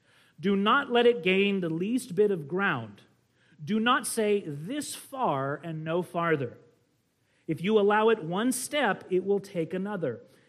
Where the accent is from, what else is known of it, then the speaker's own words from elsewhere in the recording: California, United States; And as a Californian, that is like saying, "We must cut off your right arm."